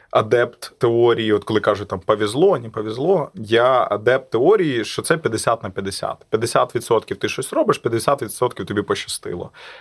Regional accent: Western Ukraine, Ukraine; Я з Західної України. В нас росла саме чорниця.

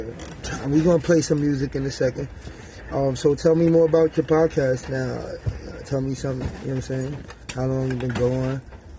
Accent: New York, United States; I'm from New York.

